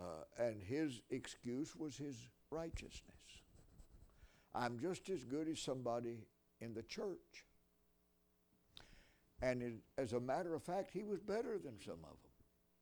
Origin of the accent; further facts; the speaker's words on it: Tennessee, United States; One of them was from my home state of Tennessee.